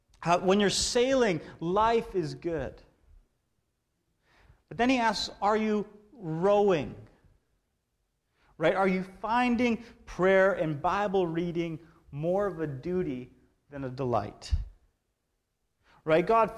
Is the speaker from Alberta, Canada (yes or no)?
yes; Alberta, Canada; I grew up in Alberta, and the four seasons in Alberta are a little different than the four seasons on the island, okay?